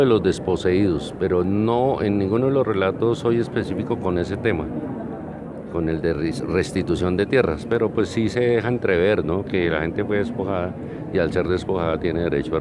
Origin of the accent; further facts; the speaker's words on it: Colombia; como colombiano y como integrante de la raza humana